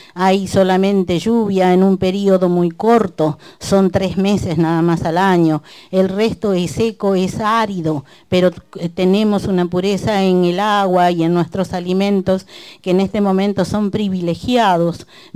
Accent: Jujuy, Argentina; de la Cuenca de Pozuelos, de la Nación Colla.

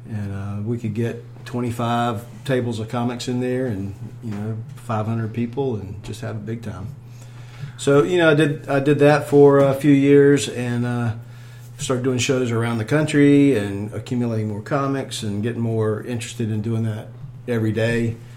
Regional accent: North Carolina, United States; I'm from North Carolina, and I like to draw comic books.

